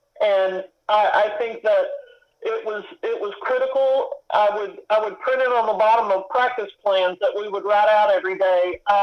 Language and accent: English; Hope, Arkansas, United States; And I grew up in Hope, Arkansas on a 9-hole golf course and played at the University of Texas.